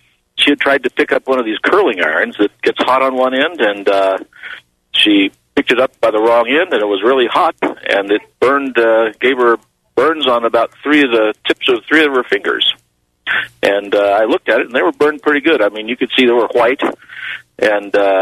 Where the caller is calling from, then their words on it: Albuquerque, New Mexico, United States; I'm calling from Albuquerque.